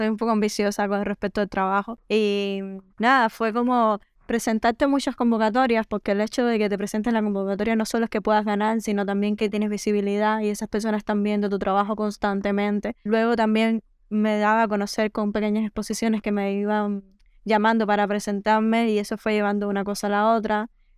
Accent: Cuba; en principio soy una cubana más, con todo lo que eso conlleva

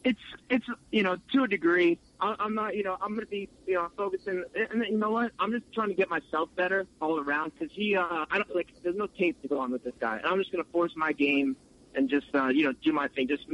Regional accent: Green Brook, New Jersey, United States; I'm from New Jersey. I'm from Greenbrook, New Jersey, born and raised.

